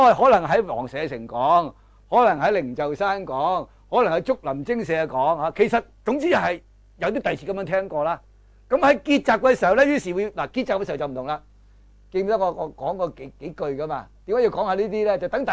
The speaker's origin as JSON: {"language": "Cantonese", "country": "China", "said": "咁佢又懂我哋中國人嘅傳統"}